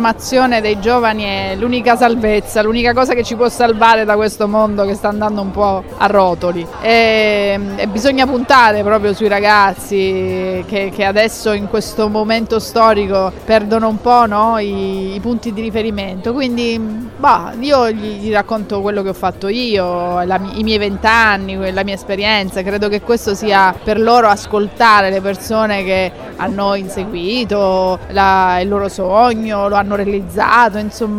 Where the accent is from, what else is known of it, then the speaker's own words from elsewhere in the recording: Catania, Sicily, Italy; E per esattezza io vengo dallo Ionio, perché il mio mare è quello catanese ed è lo Ionio.